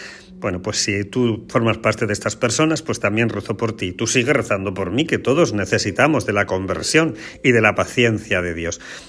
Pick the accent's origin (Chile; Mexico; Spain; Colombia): Spain; los que somos españoles, tenemos que sentirnos muy orgullosos